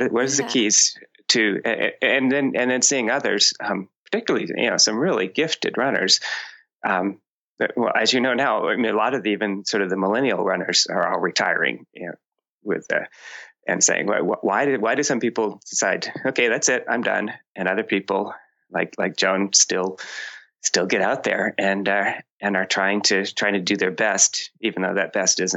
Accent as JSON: {"language": "English", "region": "Maine", "country": "United States", "tie": "born or raised there", "said": "I grew up in Maine."}